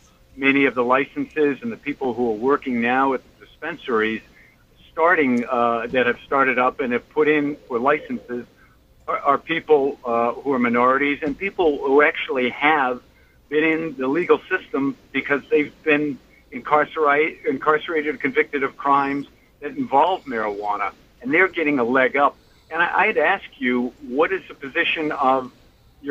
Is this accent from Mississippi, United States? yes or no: no; Boston, Massachusetts, United States; I'm from the Boston area